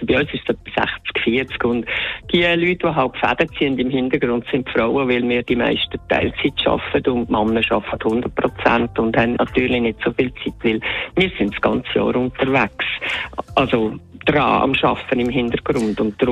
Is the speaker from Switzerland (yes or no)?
yes; Lucerne, Switzerland; So schlimm nicht, aber ich bin aus dem Luzernischen und dort ist der Samichlaus ist ein Bischof, das ist anders wie bei uns